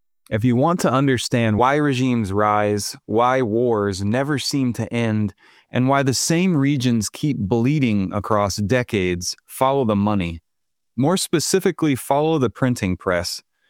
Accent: United States; But seriously, as an American myself, one of the few Americans working at a Canadian company, I feel very personally attached to the topic of this episode.

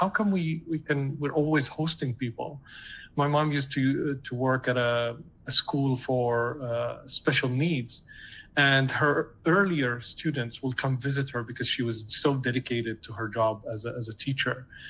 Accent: Damascus, Damascus Governorate, Syria; now in Canada; I grew up valuing in Damascus are, you know, everybody values

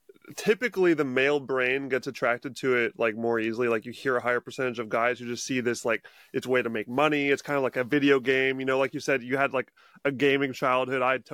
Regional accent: Washington, United States; so I'm in my hometown right now in Washington State visiting family for Christmas.

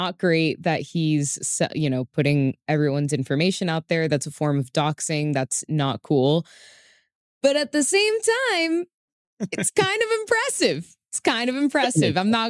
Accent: Miami, Florida, United States; I grew up in Miami and we grew up around clubs and nightlife.

